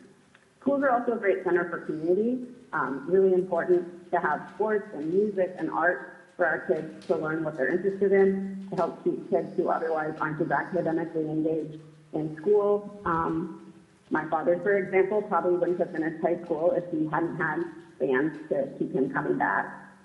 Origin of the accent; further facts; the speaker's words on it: Fairbanks, Alaska, United States; I'm from Fairbanks.